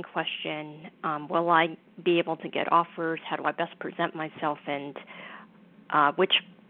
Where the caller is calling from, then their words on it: New York, United States; I'm calling from New York.